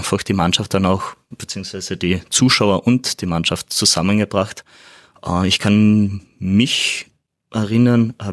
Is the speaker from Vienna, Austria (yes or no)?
no; Klagenfurt, Carinthia, Austria; Ich bin in Klagenfurt aufgewachsen, beziehungsweise meine Mutter kommt aus Bleiburg, beziehungsweise Wiederndorf, das ist ein kleiner Ort in Bleiburg und mein Vater kommt eigentlich aus Italien, aus Triest